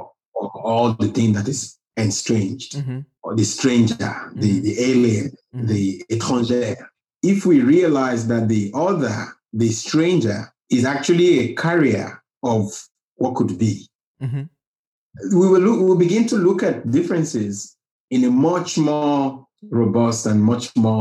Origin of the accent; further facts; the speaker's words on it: Lagos, Nigeria; because we grew up in Lagos. Everything is already cosmopolitan from the beginning.